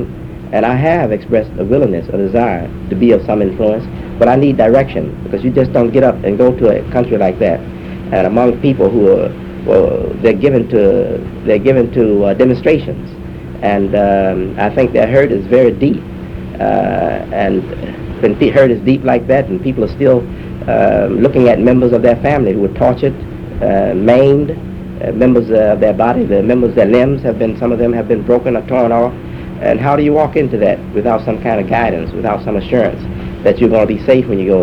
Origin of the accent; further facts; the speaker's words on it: United States; Now, I have, as any American would be, I've been very much burdened by that situation.